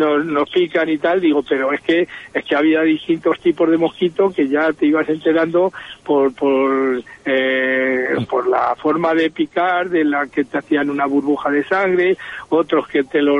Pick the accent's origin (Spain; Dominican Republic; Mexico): Spain; Segovia, Castile and León; yo también soy un poco Patrimonio de la Humanidad porque soy de Segovia, ¿no?